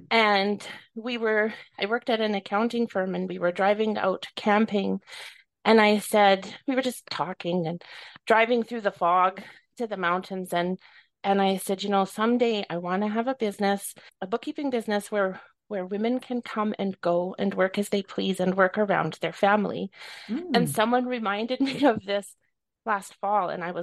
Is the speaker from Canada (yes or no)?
yes; Western Canada, Canada; I am actually from Western Canada. I live in Calgary, Alberta